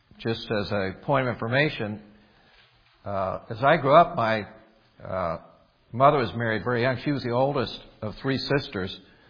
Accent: Indiana, United States; But I'm from Indiana. That explains a lot about that.

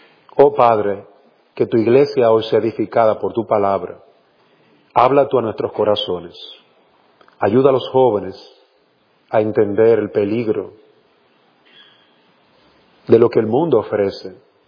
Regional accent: Dominican Republic; now in Honduras; yo soy dominicano, vivo en Honduras, y a veces tengo que, las palabras me van a mezclar con el hondureño y con el dominicano

